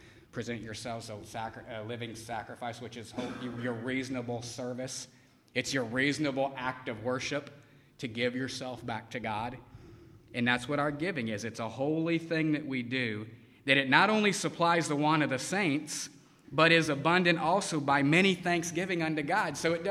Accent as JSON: {"language": "English", "country": "United States", "said": "Now, I'm an American, and I'll be perfectly ready to admit I have no idea what real poverty is."}